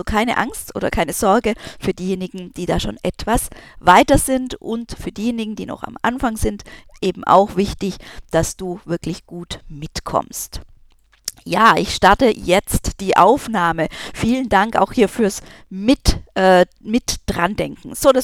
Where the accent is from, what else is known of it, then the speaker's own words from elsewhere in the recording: Darmstadt, Hesse, Germany; Ich bin aus Darmstadt, also ich bin in Darmstadt momentan in meinem kleinen Appartement.